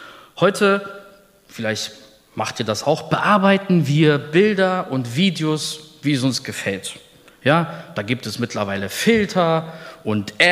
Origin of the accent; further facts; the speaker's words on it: Berlin, Germany; Denn ich bin in Berlin-Neukölln aufgewachsen, das habe ich vorhin erwähnt, unter, sagen wir mal, recht herausfordernden Begebenheiten.